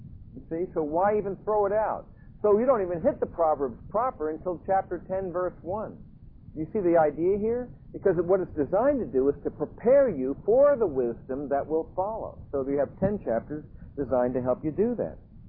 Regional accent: Emerson, New Jersey, United States; I remember when I was growing up in Emerson, New Jersey

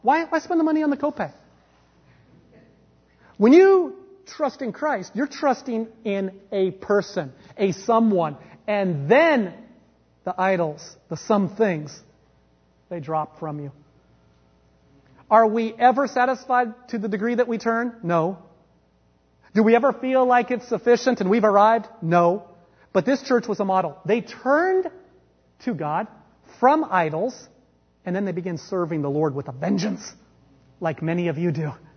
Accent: Bremerton, Washington, United States; This past weekend, I went to Bremerton, Washington, my hometown, to officiate a wedding and to celebrate my dad's 70th birthday.

